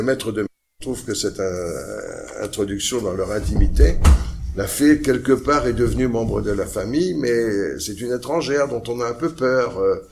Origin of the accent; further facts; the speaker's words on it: Normandy, France; On raconte chez moi au Bocage normand trois histoires de fées.